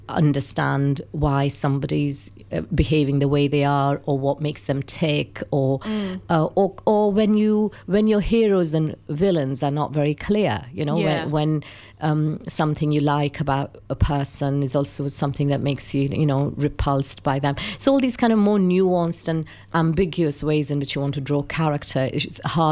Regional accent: New Zealand; I mean, I'm a Kiwi, you know

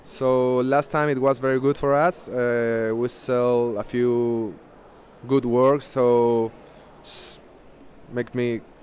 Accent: Chile; English is a second language; also born or lived in New Zealand; I'm from Chile. This is my third time here in New Zealand. Second year in the art fair. I used to live here 10 years ago

